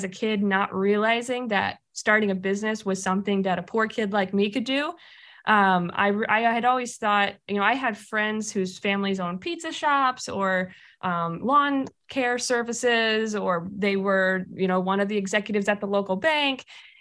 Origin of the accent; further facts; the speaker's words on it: Arkansas, United States; I went back to my home state of Arkansas